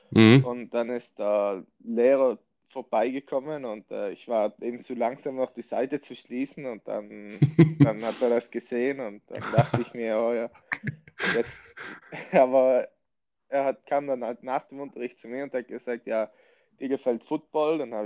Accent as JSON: {"language": "German", "town": "Brixen", "region": "Trentino-Alto Adige", "country": "Italy", "said": "Also ich komme aus Südtirol, genauer aus Brixen, im Eisacktal und bin 22 Jahre alt"}